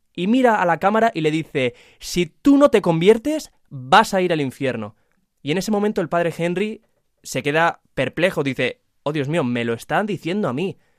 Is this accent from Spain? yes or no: yes; Valencia, Valencian Community, Spain; Yo soy de Valencia